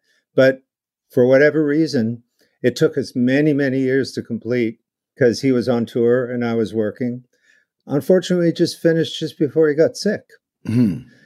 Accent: Canada; growing up in Canada

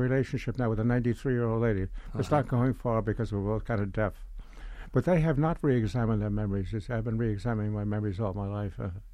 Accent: Brooklyn, New York, United States; also born or lived in Ireland; But people say, are you Irish? Are you American? I'm from Brooklyn. That's my identity was formed.

